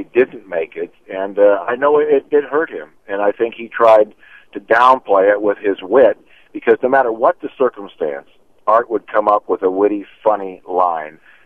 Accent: Kent, Ohio, United States; I grew up around Cleveland in Kent, Ohio

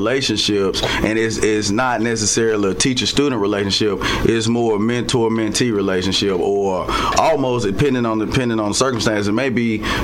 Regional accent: Woodland, Georgia, United States; I grew up in Woodland, Georgia, right there in Talbot County.

